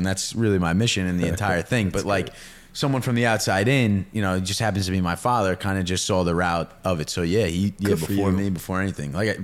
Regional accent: New York, United States; I was from New York.

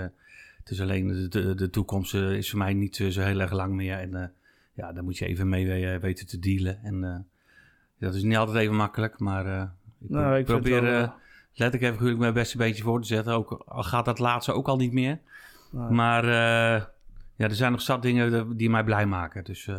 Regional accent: Utrecht, Netherlands; Ik ben niet geboren in Kanaleiland. Ik ben geboren in Witte Vrouwen.

